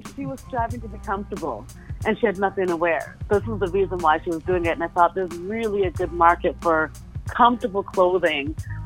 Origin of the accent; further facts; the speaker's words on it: Ottawa, Ontario, Canada; also born or lived in Toronto / New York City; Like I tell you, I grew up in Ottawa, then I moved to Toronto